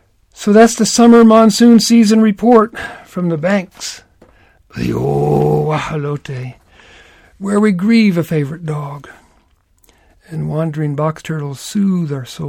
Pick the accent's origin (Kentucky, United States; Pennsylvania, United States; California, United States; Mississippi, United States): Kentucky, United States; but where I grew up in Kentucky, box turtles were quite common.